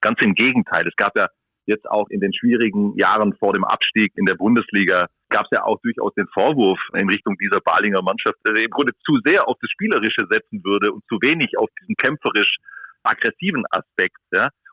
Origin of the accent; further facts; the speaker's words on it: Ehingen, Baden-Württemberg, Germany; Ich komme aus Ehingen, das ist eine kleine Stadt in Baden-Württemberg